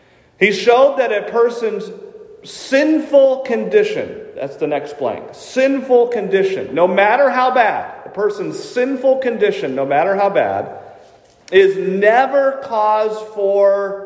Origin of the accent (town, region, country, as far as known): New Hampshire, United States; born or raised there